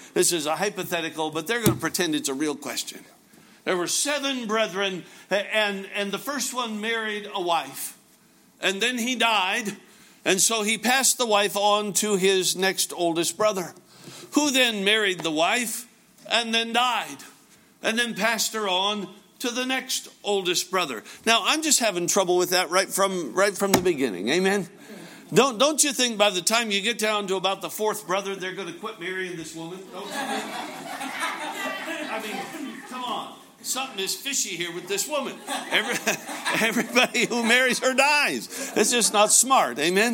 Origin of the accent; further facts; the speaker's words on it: Alaska, United States; now in Franklin, United States; Now, you folks know I'm from Alaska and our home church is in Alaska, but we have a home in Franklin, Kentucky.